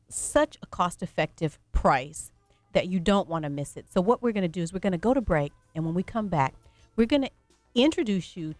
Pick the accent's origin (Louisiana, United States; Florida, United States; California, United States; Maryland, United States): Louisiana, United States; We grew up in Avoyelles Parish